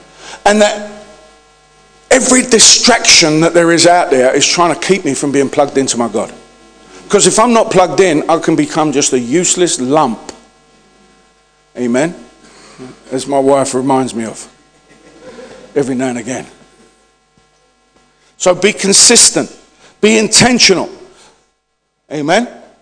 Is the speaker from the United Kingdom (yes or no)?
yes; London, United Kingdom; accent: Cockney; you can probably tell from my accent, I've got a Cockney accent, I speak in slang